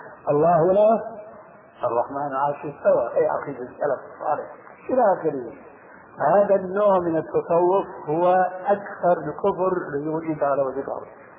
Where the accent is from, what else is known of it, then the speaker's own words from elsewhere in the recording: Syria; عندنا في سوريا